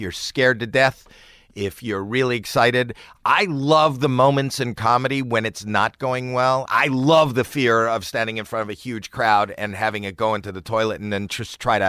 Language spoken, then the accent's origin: English; Toronto, Ontario, Canada; I'm from Toronto